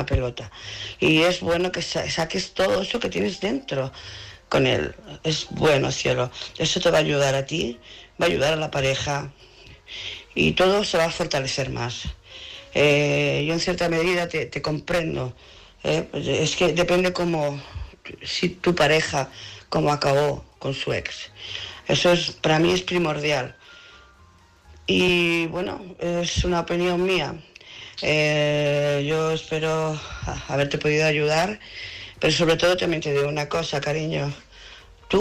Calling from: Barcelona, Catalonia, Spain; Hola, buenas noches. … de Barcelona.

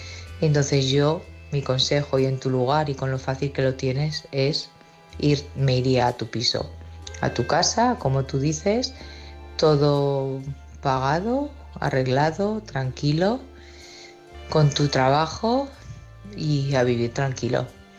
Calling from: Barcelona, Catalonia, Spain; de Barcelona.

